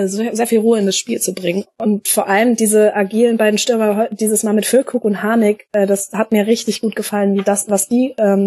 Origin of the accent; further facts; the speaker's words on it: Hanover, Lower Saxony, Germany; ich komme ja aus Hannover, ich bin in Hannover geboren